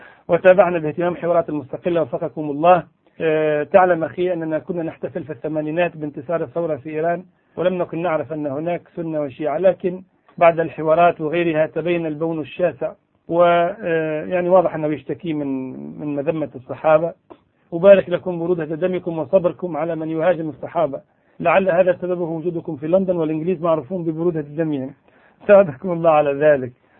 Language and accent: Arabic; Fallujah, Al Anbar, Iraq; أحاول منذ 3 أيام أن أتصل بك ولم أستطع بسبب الحصار المفروض على مدينتي من أجل أن أرد على أم حسين التي تدعي زورا وبهتانا أنها من الفلوجة.